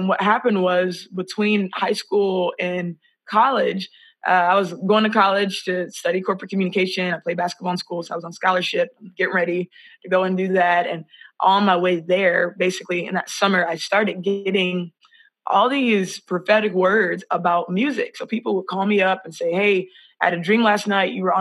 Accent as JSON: {"language": "English", "town": "Columbus", "region": "Ohio", "country": "United States", "tie": "born or raised there", "also_born_or_lived": "Pennsylvania", "lives_now": "Fort Worth, United States", "said": "I was raised in Columbus, Ohio, actually. And but I spent a lot of time after I graduated high school in Pennsylvania. So I lived in Pittsburgh for a while, lived in Philly for a while"}